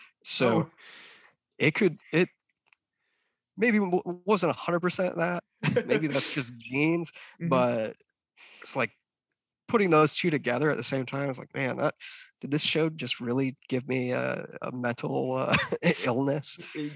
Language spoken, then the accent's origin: English; United States; I grew up not far from where you're at. I grew up in Brown County out in the woods. So my parents live out in the woods